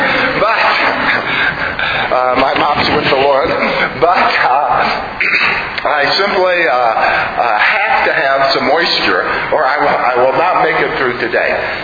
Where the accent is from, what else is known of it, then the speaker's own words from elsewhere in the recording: Houston, Texas, United States; Now, I'm from Houston, which is very, very humid.